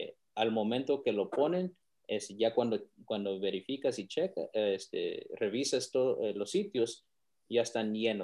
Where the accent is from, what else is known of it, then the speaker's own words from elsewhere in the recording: Texas, United States; born there; yo soy nacido en Texas, soy ciudadano americano y tengo 37 años